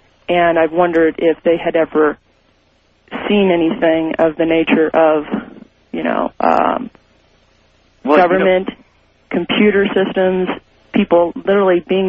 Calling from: Phoenix, Arizona, United States; I'm calling from Phoenix, Arizona.

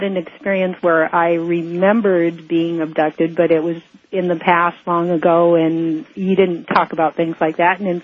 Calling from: Hawaii, United States; I'm calling from Hawaii.

